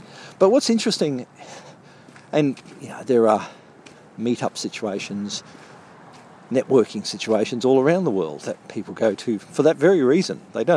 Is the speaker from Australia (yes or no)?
yes; Australia; now in Berlin, Germany; in my home country, in Australia